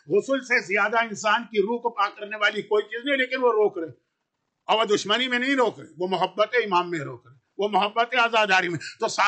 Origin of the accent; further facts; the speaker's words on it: Lucknow, Uttar Pradesh, India; हमारे यहाँ यूपी या खास लखनऊ, मैं तो लखनऊ का पक्का पक्का लखनऊ पक्का पक्का